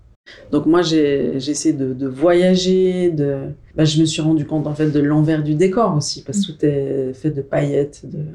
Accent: Switzerland; c'est comme si j'osais pas rentrer chez moi en Suisse tant que j'avais pas un gros trophée

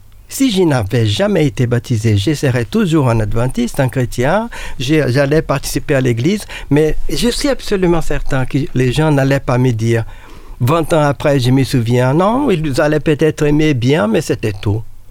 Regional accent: Brazil; French is a second language; alors que je suis brésilien, un peu mystique, un peu spirituel

